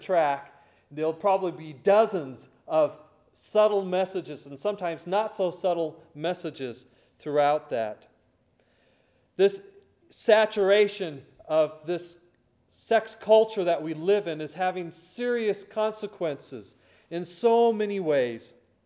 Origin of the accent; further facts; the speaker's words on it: Washington, United States; also born or lived in Denver, United States; I guess I should root for the Seattle Seahawks because they're from my home state of Washington, but who knows? We lived in Denver for a while also